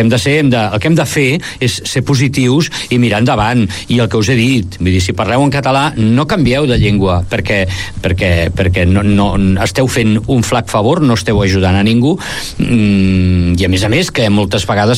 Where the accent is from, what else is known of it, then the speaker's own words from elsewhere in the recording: Vic, Catalonia, Spain; born there; però si és que he nascut aquí a Vic